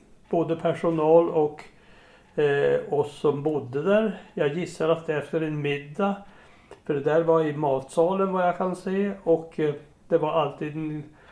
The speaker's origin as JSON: {"language": "Swedish", "town": "Frostviken", "region": "Jämtland County", "country": "Sweden", "tie": "born or raised there", "said": "Jag är född uppe i Frostviken. Vi bodde första tiden av mitt liv i en by som heter Inviken."}